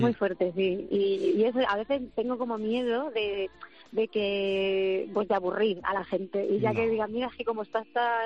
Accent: Castilla-La Mancha, Spain; en cuanto descubres un poquito de mi tierra manchega, bueno, yo creo que te quedas ahí, ¿no?

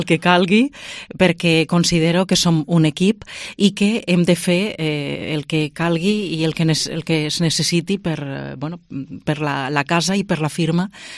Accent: Zaragoza, Aragon, Spain; born there; now in Lleida, Spain; Sí, a Saragossa capital. Bueno, jo sóc d'arrels aragoneses

